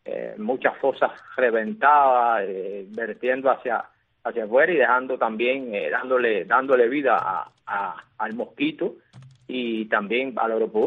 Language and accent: Spanish; Cuba; un país azucarero como el nuestro, como el cubano